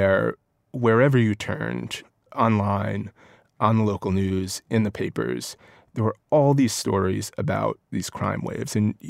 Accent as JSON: {"language": "English", "town": "New York City", "region": "New York", "country": "United States", "tie": "born or raised there", "said": "growing up in New York City in like the 1990s"}